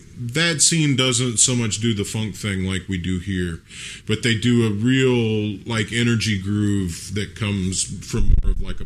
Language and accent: English; Lafayette, Louisiana, United States; I grew up in Lafayette, Louisiana.